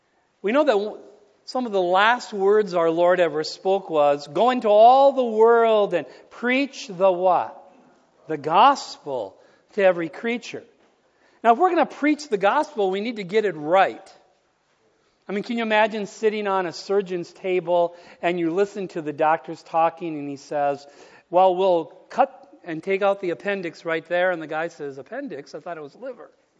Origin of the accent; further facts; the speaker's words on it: Duluth, Minnesota, United States; You know, I'm from Duluth, Minnesota. They say it's a great place to be from.